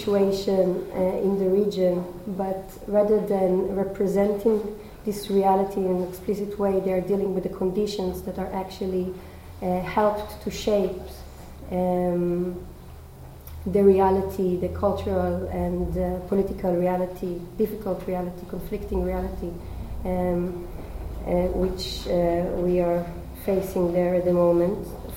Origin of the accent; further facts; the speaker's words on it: Tel Aviv, Tel Aviv District, Israel; English is a second language; I was born and living in Tel Aviv, which is a Jewish city in Israel.